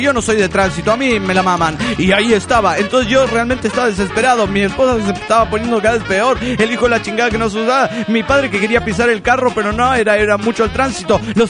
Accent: Tuxtla Gutiérrez, Chiapas, Mexico; de Tuxtla Gutiérrez, Chiapas, México.

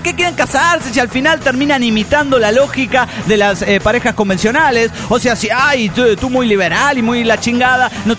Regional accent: Coatzacoalcos, Veracruz, Mexico; de Coatzacoalcos, Veracruz, el puerto más chingón del mundo, como diría yo.

